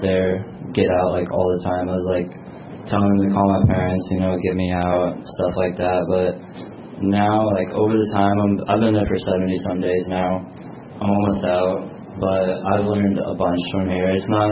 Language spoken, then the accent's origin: English; Grinnell, Iowa, United States; I'm from Grinnell. I'm 16.